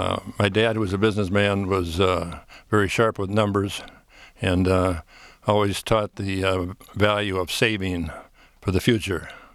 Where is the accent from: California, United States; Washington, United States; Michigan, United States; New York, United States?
Michigan, United States; Detroit; my dad had a tool business in Detroit, and we grew up on West Outer Drive in an above average community, not a wealthy community by any means.